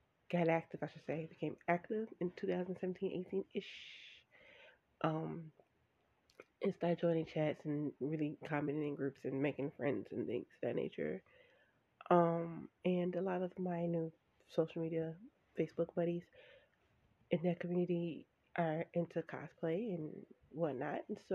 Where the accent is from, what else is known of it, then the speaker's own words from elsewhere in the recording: Gary, Indiana, United States; I grew up in Gary, well, Kayman Township, which is unincorporated part of Gary, Indiana.